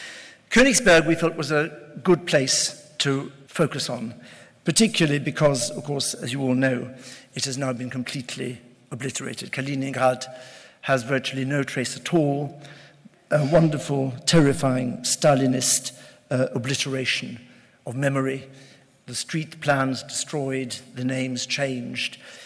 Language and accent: English; United Kingdom; a great shock to our British public to discover that the oak is a German tree. We all thought of it as an English tree. We grow up singing about oak